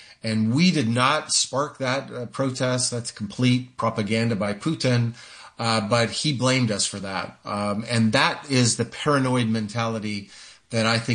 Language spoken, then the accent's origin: English; Montana, United States; born there; maybe just because I was born in Montana